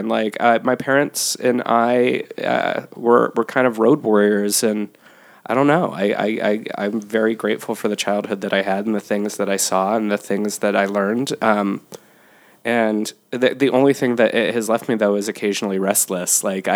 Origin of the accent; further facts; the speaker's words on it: Gallup, New Mexico, United States; born there; also born or lived in Arizona / Colorado; I was born in Gallup, New Mexico. And so my starting point was the Southwest. And my first few years were spent on a Navajo reservation.